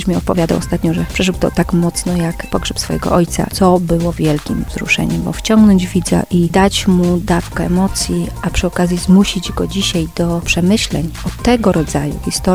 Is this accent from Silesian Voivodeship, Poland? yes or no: yes; Silesian Voivodeship, Poland; Nie jestem z Ornatowic, ale wioseczki obok.